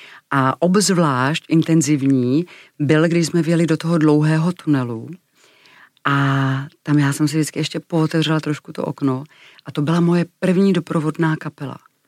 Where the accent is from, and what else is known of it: Klášterec nad Ohří, Ústí nad Labem Region, Czechia; born or raised there